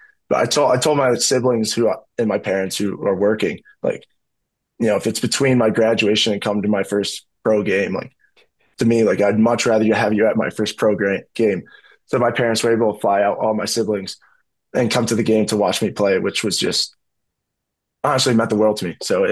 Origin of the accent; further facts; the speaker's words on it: Chicago, Illinois, United States; I'm from Chicago. I'm a diehard Bears fan.